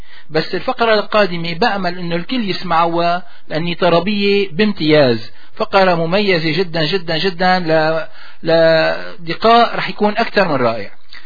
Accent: Syria; وعلى بلادنا سوريا بالأمن والأمان

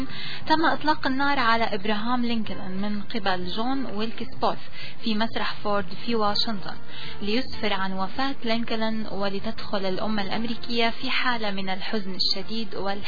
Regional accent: Syria; رح هذا مع تاريخ ما بينسى، خاصة بالنسبة لنا كسوريين.

